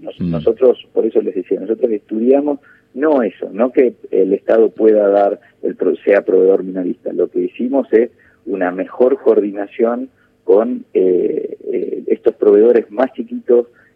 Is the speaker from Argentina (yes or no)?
yes; Salta, Argentina; en la Argentina profunda, yo soy de Salta